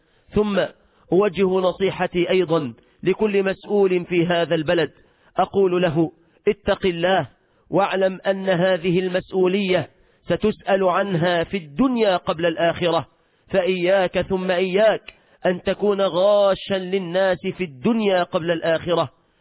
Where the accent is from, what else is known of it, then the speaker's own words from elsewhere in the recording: Egypt; أهلنا وإخواننا من المسلمين في بلادنا مصر